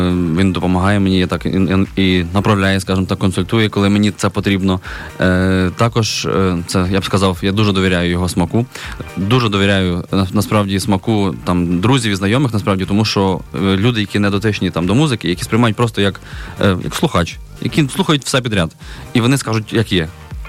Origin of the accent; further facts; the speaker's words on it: Khmelnytskyi, Khmelnytskyi Oblast, Ukraine; Зазвичай я знімаю кліпи у місті Хмельницький, це моє рідне місто